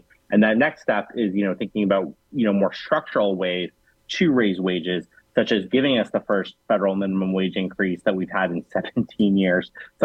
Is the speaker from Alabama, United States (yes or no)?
no; California, United States; now in Washington, D.C., United States; You know, I'm from California, but I live in D.C.